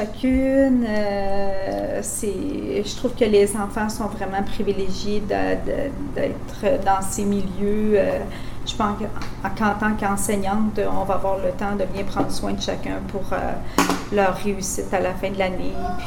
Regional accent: Quebec, Canada; Je suis de Québec. J'ai fait toutes mes études à Québec, puis je suis là depuis plus de 35 ans. Là. Et je suis native du bas du fleuve.

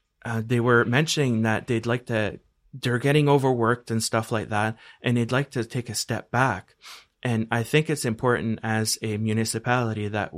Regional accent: Moncton, New Brunswick, Canada; now in Sackville, Canada; Originally, I'm from Moncton, and my wife is born and raised in Sackville.

